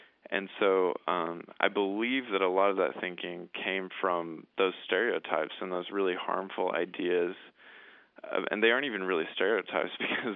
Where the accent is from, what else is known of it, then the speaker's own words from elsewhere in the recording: the South, United States; one of the things about growing up in the South and hearing all of the bigotry, you know, your whole life